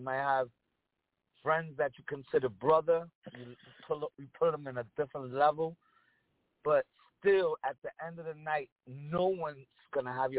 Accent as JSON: {"language": "English", "region": "New York", "country": "United States", "said": "Well, like I told you, I come from New York, so. My style comes from being a real New Yorker, because I have so many different nationalities."}